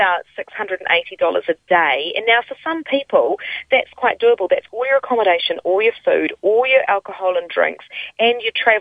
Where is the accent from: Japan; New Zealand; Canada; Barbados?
New Zealand; we're from New Zealand and I didn't know how exotic I would find it.